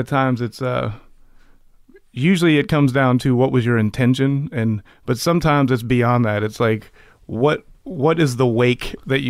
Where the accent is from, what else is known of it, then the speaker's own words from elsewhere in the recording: Jacksonville, Florida, United States; Jacksonville, Florida.